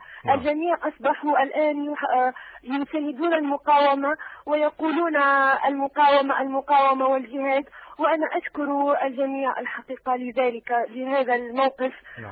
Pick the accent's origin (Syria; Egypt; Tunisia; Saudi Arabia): Tunisia; سيدي وأود أن أحييكم من تونس.